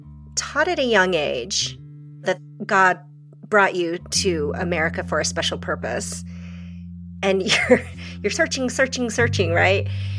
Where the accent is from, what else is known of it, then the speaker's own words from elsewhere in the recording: United States; I'm not, you know, quote unquote, Asian. I am American. I'm white.